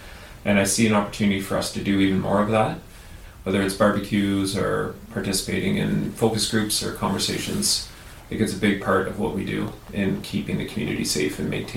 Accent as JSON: {"language": "English", "region": "Ontario", "country": "Canada", "tie": "born or raised there", "said": "I grew up in Lanark County. I went to high school in Carleton Place."}